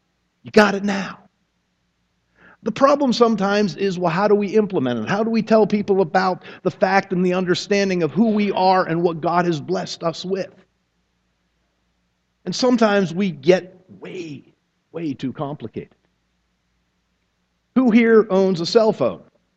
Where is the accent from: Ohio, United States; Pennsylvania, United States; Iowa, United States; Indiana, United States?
Pennsylvania, United States; I'm from Pennsylvania originally, Pennsylvania Department of Transportation, PennDOT.